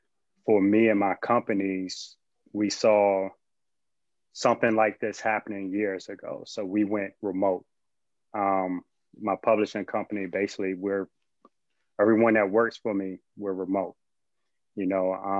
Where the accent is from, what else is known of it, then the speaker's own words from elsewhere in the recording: Hampton, Virginia, United States; Okay. Well, I'm originally from Hampton, Virginia.